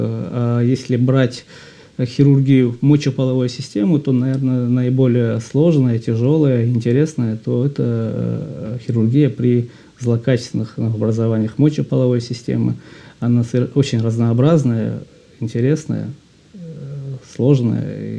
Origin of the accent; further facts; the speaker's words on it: Dagestan, Russia; born there; Родился я в Дагестане, в семье врача, отец мой врач.